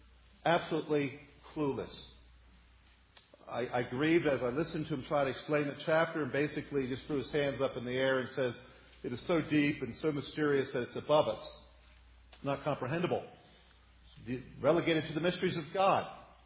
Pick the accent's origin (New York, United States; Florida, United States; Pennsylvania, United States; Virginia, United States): Pennsylvania, United States; Lancaster; we're from Lancashire, Pennsylvania, so we had a red bull drink all the time.